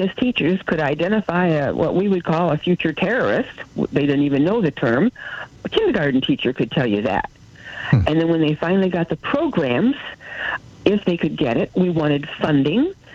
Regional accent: Indiana, United States; I'm from Indiana, and all of our schools, but most of the ones up here in northern Indiana, all the schools started school with about 30 or 40 positions.

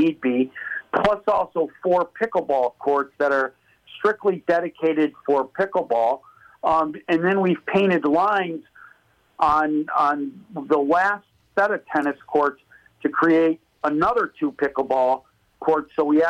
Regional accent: Hoffman Estates, Illinois, United States; moved away as an adult; now in Marinette, United States; Yeah, so I grew up in Hoffman Estates, lived there for 19 years, and then joined the service, and have never been back.

